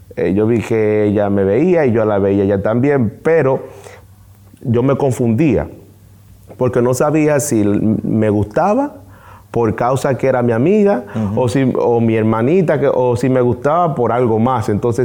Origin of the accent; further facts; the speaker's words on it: Dominican Republic; Vengo desde Dominicana